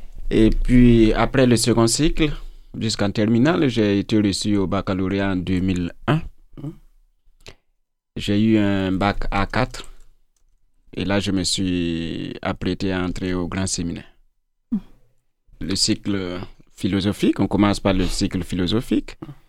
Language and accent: French; Mankoula, Centre-Ouest, Burkina Faso; Je suis originaire du Burkina Faso, comme vous le savez, plus particulièrement du centre-ouest, province du Boulkiamdé. Je suis issu d'un département, d'un petit village qui se nomme Siglé, et mon village lui-même, c'est Mankoula.